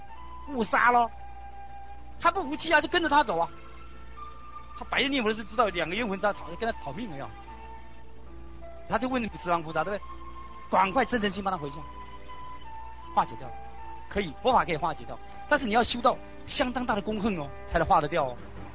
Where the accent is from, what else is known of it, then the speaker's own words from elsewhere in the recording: Daxi, Taoyuan, Taiwan; 另外还有大溪弥陀村，那里是山明水秀，也是我的故乡。